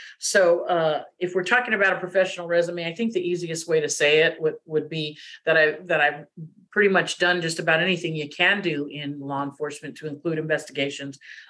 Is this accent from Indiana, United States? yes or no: no; Corpus Christi, Texas, United States; also born or lived in San Clemente, California; I was born when my dad was in the Marine Corps. So I was born over there in California, in Orange County, in San Clemente. But I was raised in Corpus Christi. So in between the two states of California and Texas